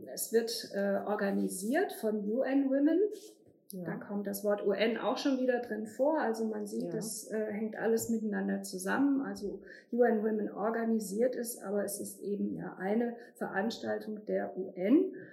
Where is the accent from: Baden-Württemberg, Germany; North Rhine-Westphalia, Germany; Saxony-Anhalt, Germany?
North Rhine-Westphalia, Germany; Essen; Ich komme aus Essen.